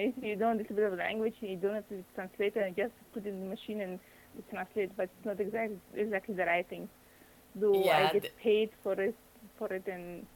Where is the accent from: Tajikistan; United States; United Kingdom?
Tajikistan; first language Tajik; English is a second language; now in India; in my language, Tajik language, when I was small and was brought up, I was born and brought up in Tajikistan, but I shifted to India my days.